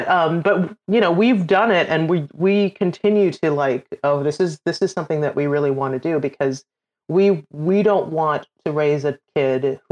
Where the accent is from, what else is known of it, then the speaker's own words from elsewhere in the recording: Trinidad & Tobago; born there; and I was born in Trinidad, so I'm Trinidadian.